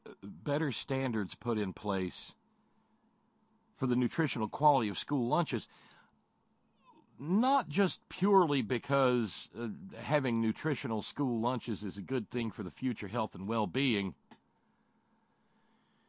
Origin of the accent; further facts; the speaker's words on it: Alabama, United States; but I grew up in Alabama. The closest I got was canoeing.